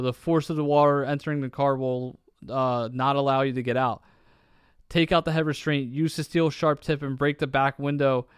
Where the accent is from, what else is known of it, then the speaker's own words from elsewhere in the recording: Delaware County, Pennsylvania, United States; So, I'm from Delco, and apparently they're making Delco the movie.